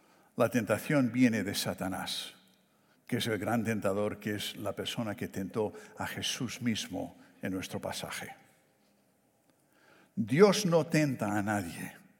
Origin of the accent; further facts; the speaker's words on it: Barcelona, Catalonia, Spain; fui criado en Barcelona, España.